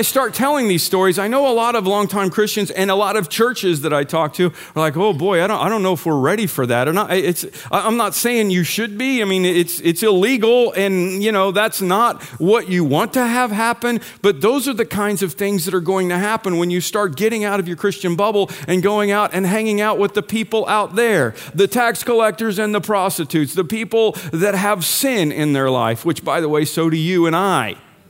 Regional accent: Illinois, United States; Remember, I'm from Illinois, not Colorado.

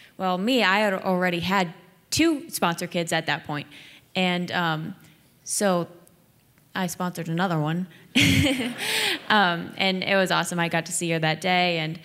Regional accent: Ohio, United States; Because we all had the privilege of growing up in Ohio.

